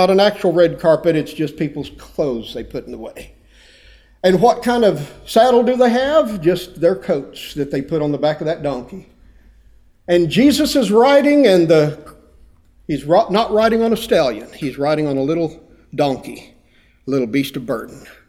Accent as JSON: {"language": "English", "town": "Friona", "region": "Texas", "country": "United States", "tie": "born or raised there", "said": "You know, I grew up in Freona, Texas, population 3,000."}